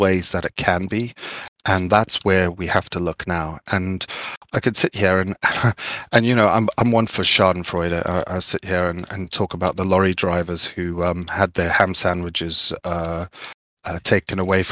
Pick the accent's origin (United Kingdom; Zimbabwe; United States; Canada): Zimbabwe; Yeah, sorry, I grew up in Zimbabwe, and it created a society that was very insular.